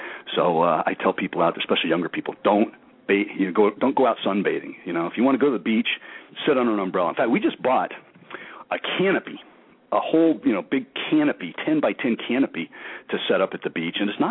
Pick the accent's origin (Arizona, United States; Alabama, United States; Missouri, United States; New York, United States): Arizona, United States; also born or lived in Southern California; now in Florida, United States; Yeah, I've learned the hard way growing up in Arizona and Southern California, now living in Florida.